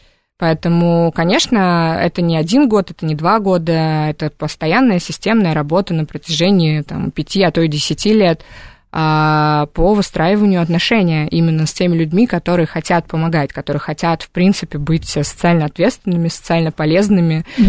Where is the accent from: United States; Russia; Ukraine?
Ukraine; Donetsk, Donetsk Oblast; Я из Донецка. Начнем с этого.